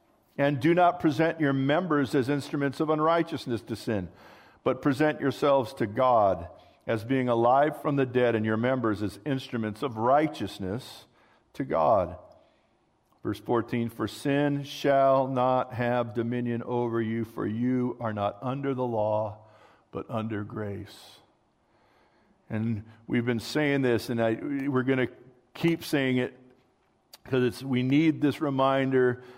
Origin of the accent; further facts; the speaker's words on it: California, United States; I'm from Southern California.